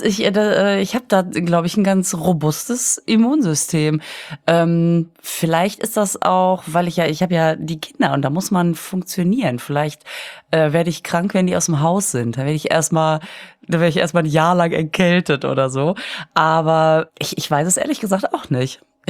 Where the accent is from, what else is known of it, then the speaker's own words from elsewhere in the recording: Düsseldorf, North Rhine-Westphalia, Germany; Ja, Düsseldorf-Lohhausen ist meine Heimat.